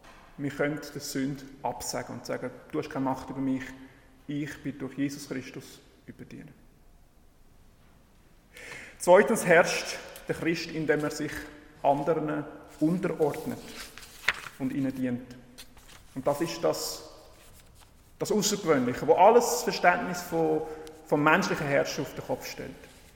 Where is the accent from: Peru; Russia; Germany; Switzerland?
Peru; Ich bin in Peru aufgewachsen und in Peru gibt es ganz viele unterschiedliche Tiere und Pflanzen.